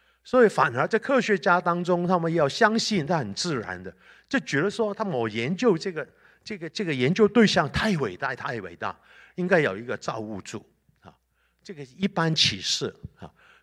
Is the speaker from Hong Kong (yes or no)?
yes; Hong Kong; born there; 因为我香港出生的，就我爸爸是镇江人，江苏镇江，所以你要我问我籍贯哪里，我就说我是江苏镇江的